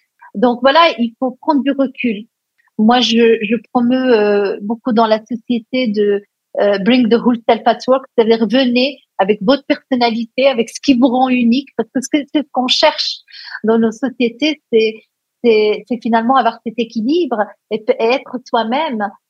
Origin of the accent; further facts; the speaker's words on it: Morocco; je suis née au Maroc, donc j'ai suivi une scolarité très post-coloniale. Bien que je sois dyslexique, ben, j'ai grandi dans les deux langues, arabe et française